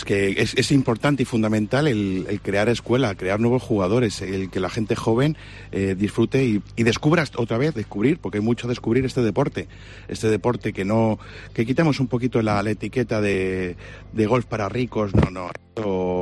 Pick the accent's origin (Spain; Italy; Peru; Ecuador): Spain; Community of Madrid; llevo 13 años aquí, yo soy de otra tierra, soy madrileño, aunque ya me considero andaluz por todos los lados.